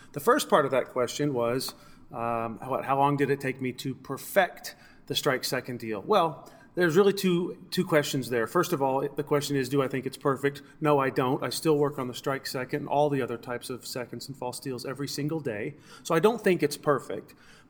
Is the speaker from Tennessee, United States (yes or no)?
yes; Knoxville, Tennessee, United States; one of them from my hometown of Knoxville, Tennessee.